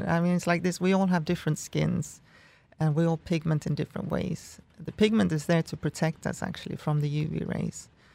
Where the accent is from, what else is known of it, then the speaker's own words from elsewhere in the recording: Sweden; I'm from Sweden, so I know exactly where you are.